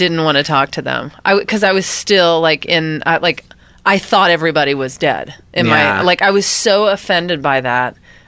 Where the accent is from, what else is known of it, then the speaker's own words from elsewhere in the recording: Pass Christian, Mississippi, United States; Past Christian, Mississippi.